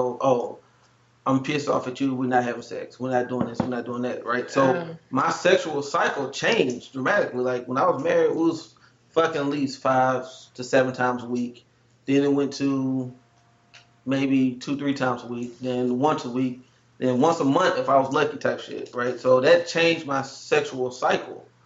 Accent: the South, United States; And then I'm from the South, so you got to think about it.

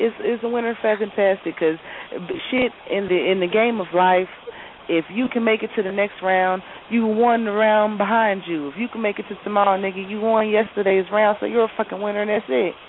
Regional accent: North Carolina, United States; I am from North Carolina.

